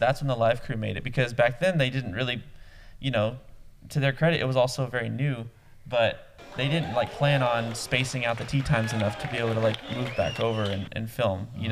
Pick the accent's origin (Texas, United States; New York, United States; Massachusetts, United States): Texas, United States; San Angelo; In my hometown of San Angelo, Texas, that's where it started. But it's like this little West Texas town